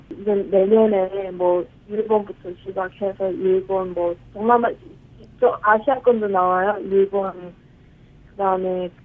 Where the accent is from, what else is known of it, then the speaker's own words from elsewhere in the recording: North Korea; 이런 상황에서 저도 똑같은 탈북자였고